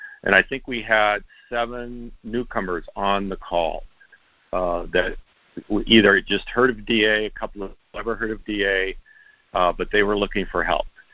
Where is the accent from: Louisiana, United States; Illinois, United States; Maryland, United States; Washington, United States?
Washington, United States; Seattle; I'm a debtor from Seattle, Washington.